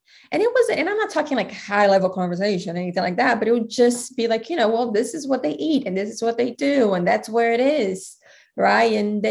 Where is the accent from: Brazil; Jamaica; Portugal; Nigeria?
Brazil; also born or lived in United States; Because I came from Brazil, then United States, then went to all those places and truly lived like they did.